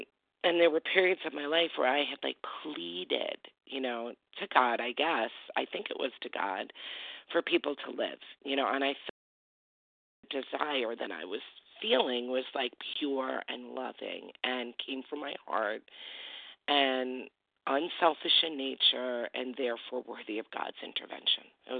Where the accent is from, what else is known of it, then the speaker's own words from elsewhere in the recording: New York, United States; I come from New York, from the beautiful Hudson Valley region of New York.